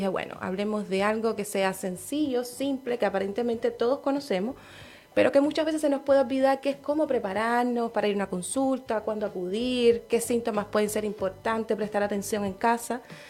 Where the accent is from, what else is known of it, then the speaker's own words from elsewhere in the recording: Cuba; now in Chile; no soy chilena